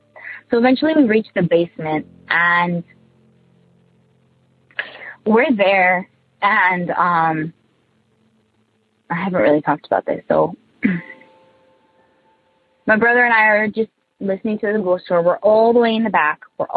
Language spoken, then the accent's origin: English; New Jersey, United States; By the way, I'm from Jersey. I've been listening to you guys for about 2-3 weeks now.